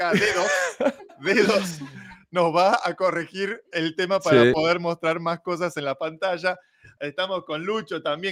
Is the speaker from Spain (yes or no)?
no; Argentina; lógicamente siendo yo argentino y fanático del fútbol